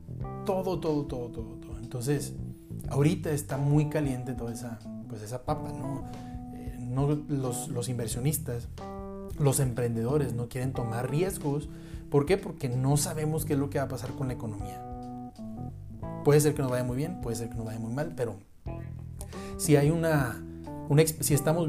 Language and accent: Spanish; Monterrey, Nuevo León, Mexico; Yo, por ejemplo, soy de Monterrey, conozco mucha gente